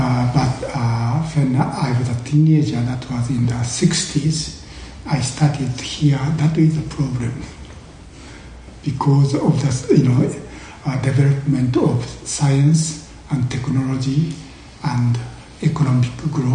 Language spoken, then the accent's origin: English; Ibaraki, Osaka, Japan; English is a second language; I was born in Osaka and grown up in a small town between Osaka and Kyoto.